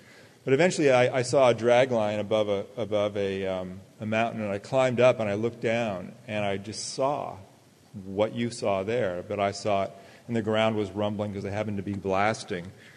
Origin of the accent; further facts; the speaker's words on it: California, United States; I did not grow up in Appalachia. I grew up in California, in Silicon Valley.